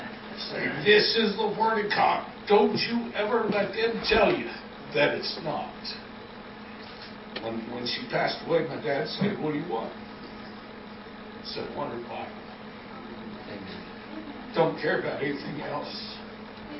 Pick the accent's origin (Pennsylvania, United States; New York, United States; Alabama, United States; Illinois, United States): Pennsylvania, United States; Easton; My hometown, Easton, Pennsylvania, was the very first place it was read after they left the city of Philadelphia.